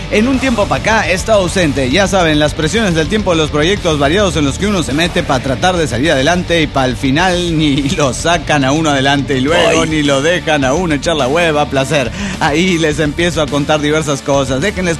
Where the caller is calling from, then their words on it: Mexico City, Mexico; Estoy en el DF, en líneas generales.